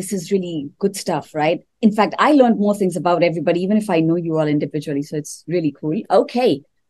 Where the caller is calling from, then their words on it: Pune, Maharashtra, India; I'm dialing in from Pune. It is really hot here, plus 38, and it keeps going to plus 40